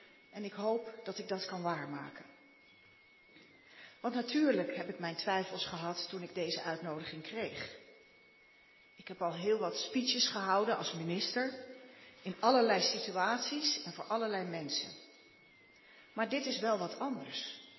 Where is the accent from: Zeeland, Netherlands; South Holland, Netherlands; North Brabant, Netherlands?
South Holland, Netherlands; Dordrecht; also born or lived in Drenthe; Ik ben opgegroeid in Dordrecht en Drenthe. Gereformeerd gedoopt. Mijn ouders zijn gescheiden toen ik 5 jaar oud was.